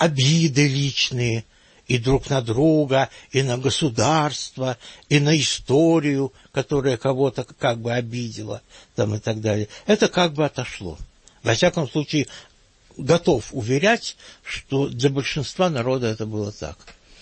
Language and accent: Russian; Stanislav, Ivano-Frankivsk Oblast, Ukraine; born there; also born or lived in Mukachevo; Я родился в Станиславе, а первые 5 лет моей жизни мы жили в Мукачеве, где мой отец командовал гарнизоном.